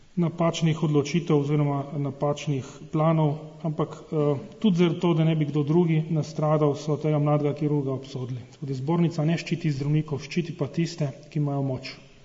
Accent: Slovenian Littoral, Slovenia; smo bili pokončni Primorci

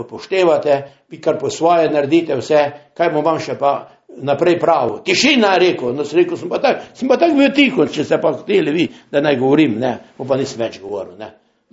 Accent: Styria, Slovenia; pa jaz sem bil iz Štajerske, ne.

